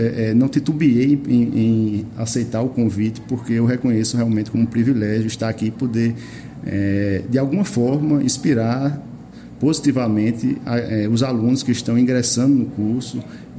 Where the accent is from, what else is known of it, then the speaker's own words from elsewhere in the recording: Paraíba, Brazil; Embora não seja patoense, sou paraibano e tenho uma ligação forte com a cidade de Patos, porque a origem da minha família é daqui, minha mãe foi criada aqui